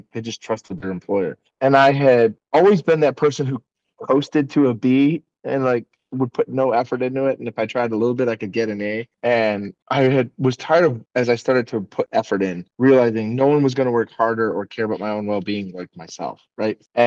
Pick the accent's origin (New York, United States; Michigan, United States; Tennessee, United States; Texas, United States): Michigan, United States; Detroit; So the short, like abridged version is I was born and raised in Metro Detroit in the auto industry.